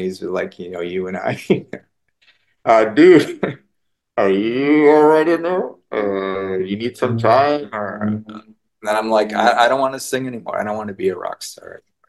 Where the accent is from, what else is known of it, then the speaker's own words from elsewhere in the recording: Utica, New York, United States; But you know, stories like that keeps me grounded, you know, growing up in Utica, New York, you know. Good family.